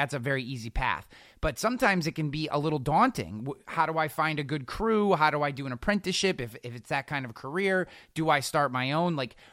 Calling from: Albany, New York, United States; I work for the state. I'm coming from Albany, New York.

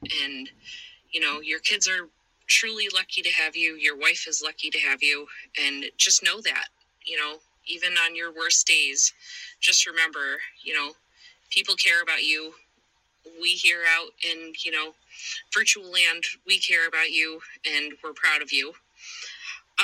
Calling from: Buffalo, New York, United States; I'm calling from Buffalo, New York.

